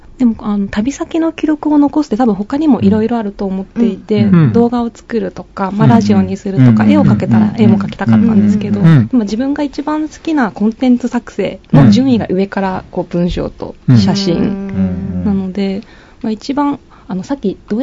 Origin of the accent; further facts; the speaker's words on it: Niigata, Japan; moved away as an adult; now in Tokyo, Japan; でもこう新潟の田舎出身なんですが、うんうんうん、まあ、東京に出てきて